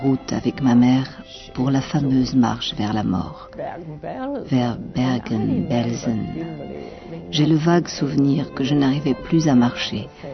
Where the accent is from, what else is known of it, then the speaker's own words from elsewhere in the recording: Prague, Czechia; Là où j'ai grandi, à Prague, nous n'avons pas souffert de l'antisémitisme.